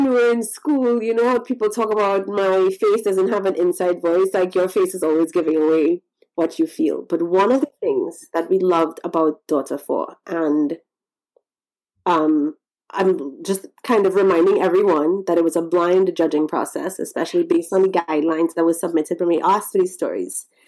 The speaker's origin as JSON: {"language": "English", "country": "Trinidad & Tobago", "tie": "born or raised there", "said": "Being a Trinidadian myself, born and raised"}